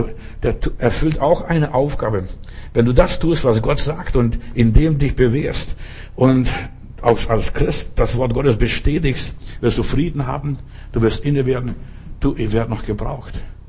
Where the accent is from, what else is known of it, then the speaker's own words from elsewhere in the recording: Russia; Bei uns in Russland hat man einen Witz gemacht.